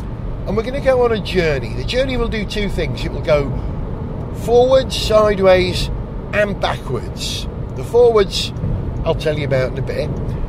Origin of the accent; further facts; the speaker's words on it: Holywell, Wales, United Kingdom; also born or lived in St Asaph; now in Conwy, United Kingdom; I was born and educated in St Asaph, although brought up in Holywell nearby. I am a Holywellian. I am a very proud Holywellian. But now I'm a Conwyite.